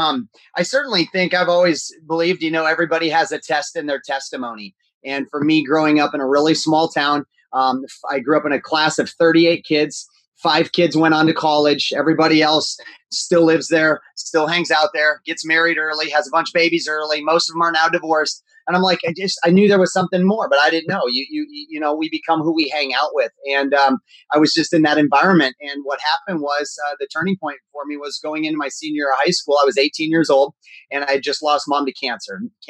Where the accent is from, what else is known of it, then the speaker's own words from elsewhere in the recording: Minnesota, United States; So we're Midwest people. We grew up in the Midwest. I married an Ohio state girl and I'm from Minnesota. One of our dreams was to move to Florida.